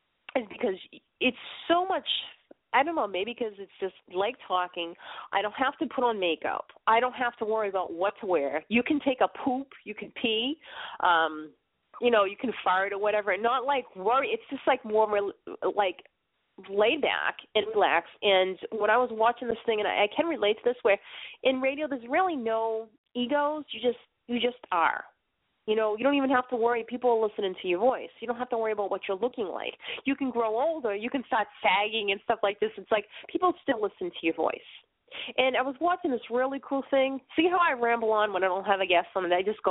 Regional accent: Boston, Massachusetts, United States; now in Maine, United States; I'm up here in Maine, and the thing is, you know, I come from Boston, so it's like everybody's like looking at me.

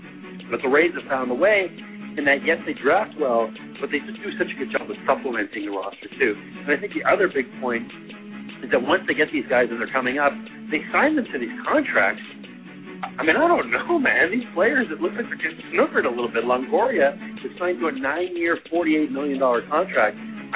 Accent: Montreal, Quebec, Canada; Well, I was born in Montreal and raised and went to college there, and family and friends still live there.

